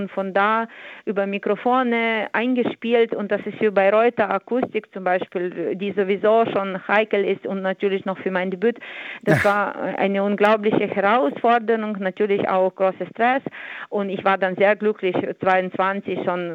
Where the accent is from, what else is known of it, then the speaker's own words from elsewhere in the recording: Ukraine; Ja, ich komme aus Ukraine, ich komme aus einer Musikerfamilie